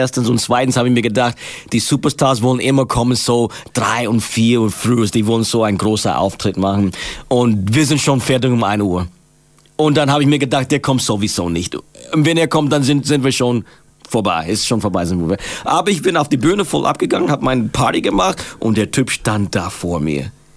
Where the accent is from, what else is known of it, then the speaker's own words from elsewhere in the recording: Virginia, United States; German is a second language; now in Germany; Ich komme aus Virginia.